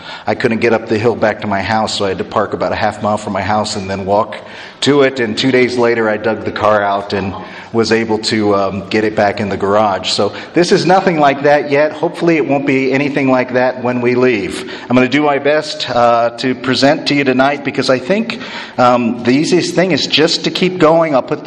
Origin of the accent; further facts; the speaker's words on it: Indianapolis, Indiana, United States; now in Wisconsin, United States; It's April, but I didn't grow up in Wisconsin. I grew up in Indianapolis, but we had similar weather kind of things.